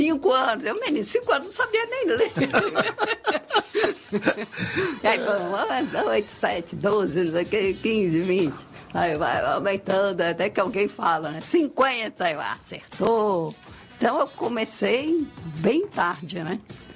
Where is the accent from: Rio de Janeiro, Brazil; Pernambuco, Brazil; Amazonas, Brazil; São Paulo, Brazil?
Rio de Janeiro, Brazil; now in Salvador, Brazil; eu nasci no Rio. E sou carioca da gema.